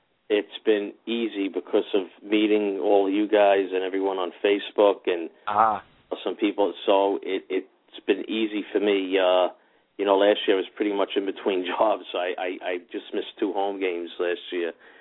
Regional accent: South Ozone Park, New York, United States; I'm from South Ozone Park originally

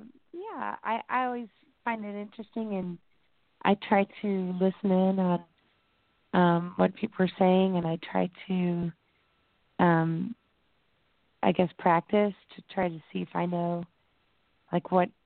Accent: Indianapolis, Indiana, United States; Indianapolis.

